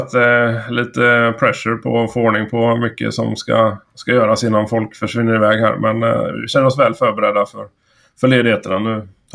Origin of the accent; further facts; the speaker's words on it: Motala, Östergötland, Sweden; also born or lived in Luleå; jag är uppvuxen i Östergötland, i Motala. Och sen har jag gett mig ut i världen och pluggat till civilingenjör med bas i Luleå på Tekniska högskolan där. Och sen ner i Frankrike en sväng och faktiskt iväg även till Spanien.